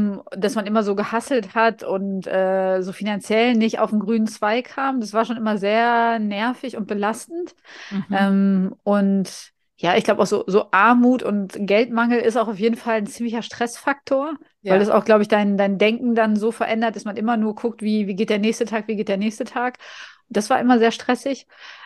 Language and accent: German; Rhineland, Germany; Ich komme aus dem Rheinland, ne? Da sind wir sowieso alle schön touchy.